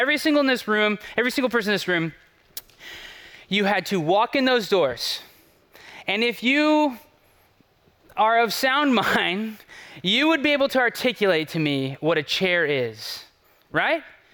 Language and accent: English; United States; mostly because I'm just an American and they're usually there, right?